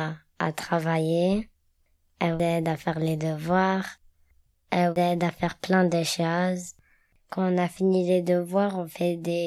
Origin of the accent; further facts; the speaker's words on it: France; born there; Je suis née en France.